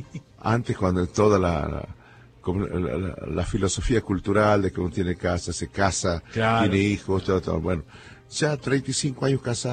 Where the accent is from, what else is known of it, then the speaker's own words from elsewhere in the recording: Purmamarca, Jujuy, Argentina; volver a buscarme un lugarcito estable, sea en Purmamarca, mi pueblo, sea en Tilcara, que me gusta mucho, sea en San Salvador de Jujuy, que lo quiero una barbaridad, San Salvador de Jujuy, que viví 35 años junto a mi mujer